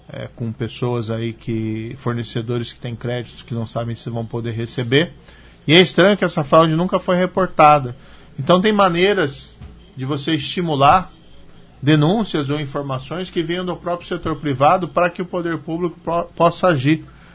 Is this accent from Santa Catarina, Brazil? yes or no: no; Maringá, Paraná, Brazil; venho sempre com muito prazer aqui para Maringá, que é a minha terra natal, inclusive. Tenho até minha mãe que mora aqui.